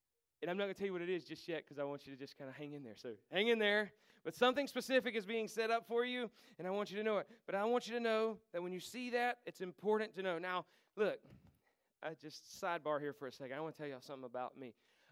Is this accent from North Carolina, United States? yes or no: yes; Macon, North Carolina, United States; And I grew up in Macon, North Carolina, which meant I had to have an imagination because there were no people or anything else around.